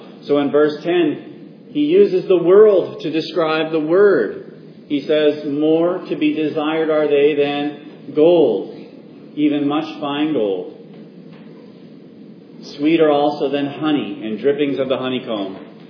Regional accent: Wyoming, United States; I grew up in Wyoming, where I got to see mountains, majestic rocky mountains, snow-capped peaks and bighorn sheep and elk and all kinds of wild things.

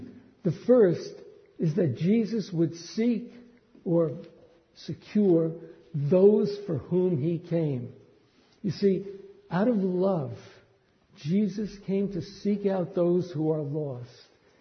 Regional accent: New York City, New York, United States; when I grew up in New York City, I wandered the streets and I wandered the subway system

